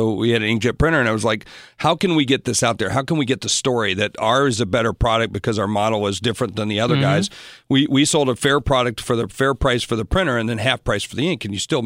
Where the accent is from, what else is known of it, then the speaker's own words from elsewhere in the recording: South Dakota, United States; You know, I'm from South Dakota. I'm from a place that most people consider a flyover state.